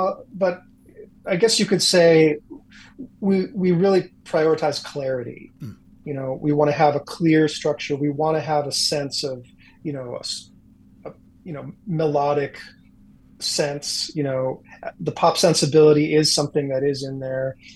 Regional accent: Golden Valley, Minnesota, United States; Well, correction, I grew up in Minneapolis, actually in Golden Valley with Dave.

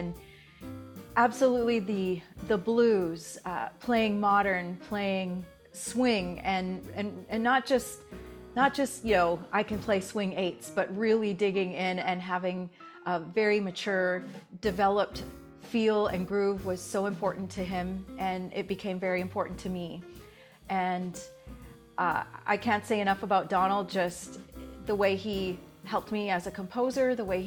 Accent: Nanaimo, British Columbia, Canada; Well, I grew up on Vancouver Island, British Columbia, in Nanaimo, and I got started in jazz pretty early on.

